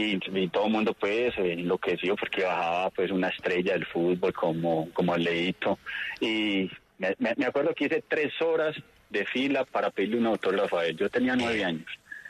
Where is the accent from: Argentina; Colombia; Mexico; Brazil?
Colombia; Remedios, Antioquia; ¿Es verdad que vos sos de Remedio? Y yo le decía: sí, yo soy de Remedio.